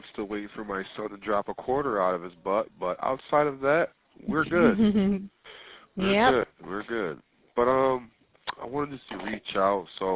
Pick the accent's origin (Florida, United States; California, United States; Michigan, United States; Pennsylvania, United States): Florida, United States; accent: southern twang; I don't feel like I'm from Rochester, right? I sound, it's like a little southern twang in my accent here a little bit because I grew up in Florida for a while.